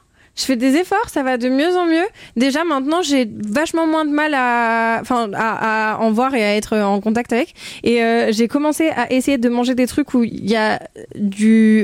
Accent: Hénin-Beaumont, Hauts-de-France, France; J'ai grandi dans une maison d'une cité minière à Hénin-Beaumont. Voilà. Et c'était un endroit très calme avec une maison de retraite derrière. J'ai beaucoup, beaucoup joué dans la rue.

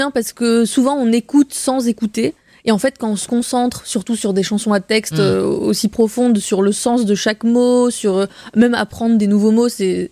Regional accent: Beirut, Beirut Governorate, Lebanon; Alors, j'ai grandi au Liban. Mon père est libanais, ma mère est française. Je suis née à Beyrouth et j'ai passé toute mon enfance au Liban.

